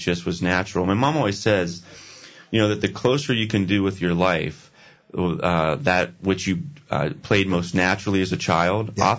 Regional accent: Ohio, United States; Or I grew up in Tuscarawas. Tuscarawas County. Gorgeous. It's a beautiful, beautiful place.

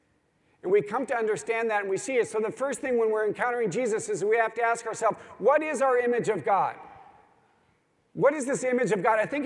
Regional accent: Colorado, United States; I'm from born and raised in Colorado, and I was in Southwest Colorado, and Jim was up in Denver.

